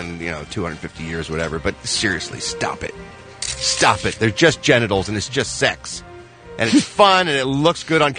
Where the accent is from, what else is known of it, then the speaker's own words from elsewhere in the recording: Delaware Valley, United States; And I grew up in the Delaware Valley, and Delaware is just a slutty, tiny little state.